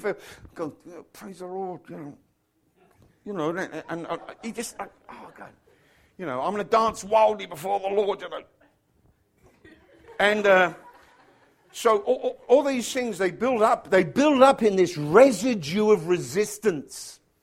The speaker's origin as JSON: {"language": "English", "region": "England", "country": "United Kingdom", "tie": "born or raised there", "said": "I grew up in England."}